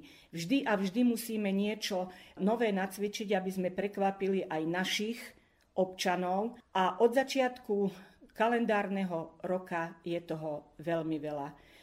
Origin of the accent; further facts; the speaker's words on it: Vráble, Nitra Region, Slovakia; Nie, len my sme len z Vrábel. Domáci